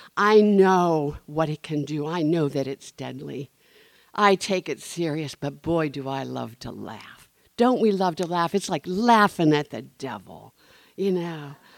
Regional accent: Trafford, Pennsylvania, United States; born there; I was born in Trafford, Pennsylvania, a little town.

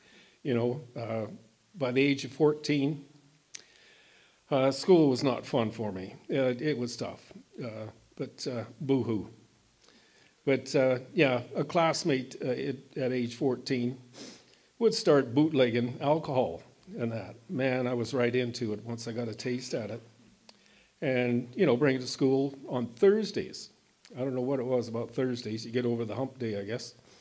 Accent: Tucson, Arizona, United States; I was raised in Tucson in a Catholic family, the sixth of eight kids, with a relatively normal childhood.

